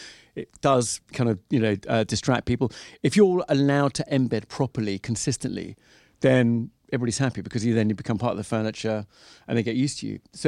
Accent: Richmond, London, United Kingdom; It was tricky there because I grew up in Richmond and Twickenham.

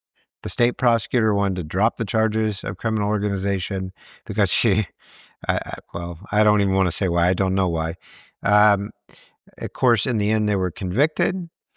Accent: Texas, United States; I mean, you know, I can tell you that I grew up in Texas.

